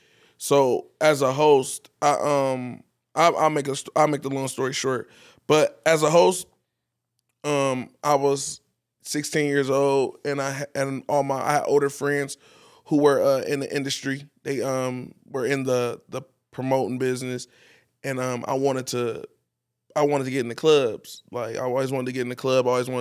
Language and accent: English; Akron, Ohio, United States; I'm from Akron. I'm from Akron, Ohio. West Side, my trash go out on the Thursday. You feel me? So, yeah, I'm a West Side boy, man. Yeah. Born and raised, still stay in Akron, actually. Like, I'm an Akron native.